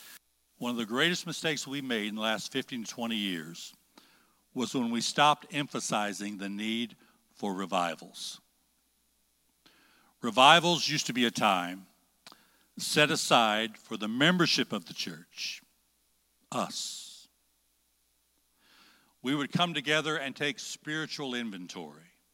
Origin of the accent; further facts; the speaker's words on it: Springfield, Illinois, United States; I never thought I'd be back in Springfield, Illinois, because of the shame I felt for things I'd done here in my youth.